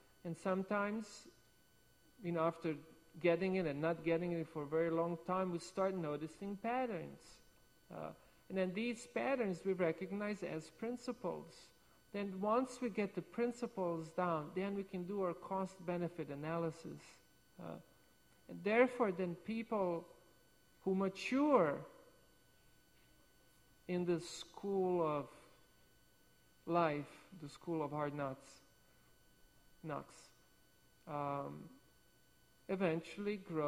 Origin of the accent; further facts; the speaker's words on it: Adriatic coast, Croatia; For example, I grew up on the Adriatic coast of Croatia. So that's not in Russia for all of you Americans. It's nowhere close. It's in Mediterranean.